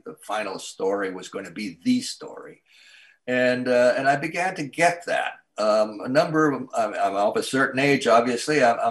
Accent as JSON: {"language": "English", "country": "Canada", "lives_now": "United States", "said": "And I am myself Canadian and Canadian-American. My father's Canadian. Three of my grandparents are Canadian. And I've lived most of my adult life on the borders of the border of Canada in the Northeast, in New Hampshire, and here now in upstate New York."}